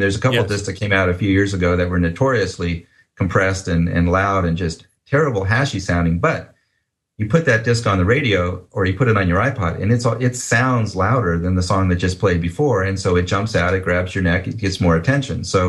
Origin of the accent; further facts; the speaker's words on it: Palo Alto, California, United States; I grew up in Palo Alto.